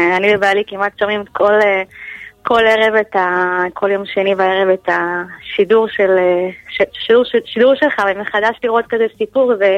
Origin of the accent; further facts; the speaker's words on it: Jerusalem, Jerusalem District, Israel; מירושלים.